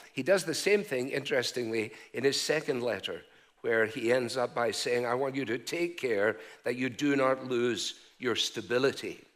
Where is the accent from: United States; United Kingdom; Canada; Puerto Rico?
United Kingdom; Scotland; As a Scotsman, that is a dreadful waste of money and time.